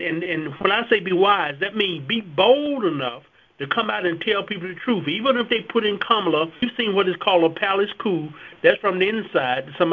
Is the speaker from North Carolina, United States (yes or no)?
yes; Fayetteville, North Carolina, United States; She's been down here in Fayetteville, North Carolina, right here in my hometown.